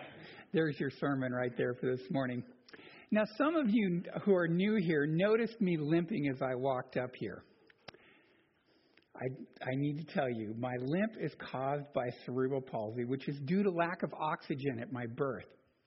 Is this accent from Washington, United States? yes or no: yes; Bellevue, Washington, United States; now in Spokane, United States; And I grew up in Bellevue, where my dad was a Boeing engineer.